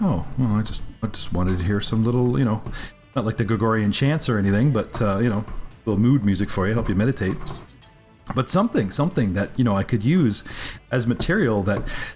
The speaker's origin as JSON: {"language": "English", "town": "Kawartha Lakes", "region": "Ontario", "country": "Canada", "said": "I'm a Canadian myself and up in the Kawartha Lakes."}